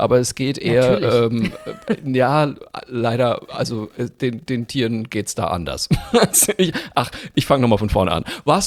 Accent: Bavaria, Germany; ich bin ja Franke

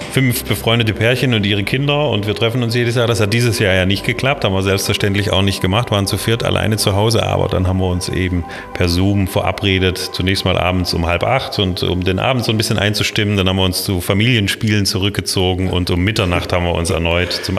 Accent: Baden-Württemberg, Germany; accent: slightly Swabian-tinged Baden dialect; Ich komme aus einem kleinen Ort im Kinzigtal in Baden-Württemberg, in Baden. Der Dialekt ist aber ein bisschen schwäbisch angehaucht, weil da, wo ich herkomme, da gab es alle paar hundert Jahre mal einen Politikwechsel, mal was schwäbisch, mal was badisch und bin in Schwaben zur Schule gegangen.

